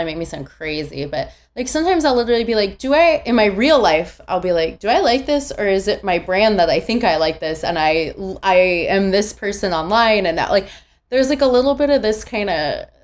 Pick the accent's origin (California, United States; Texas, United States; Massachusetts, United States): California, United States; I grew up in Orange County and I started doing theater when I was like 9, at like children's theater.